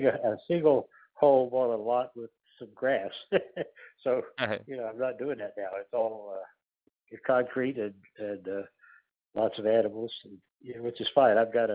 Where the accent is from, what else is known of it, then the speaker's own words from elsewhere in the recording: West Virginia, United States; I'm from the South. I'm from West Virginia, where the hillbillies are.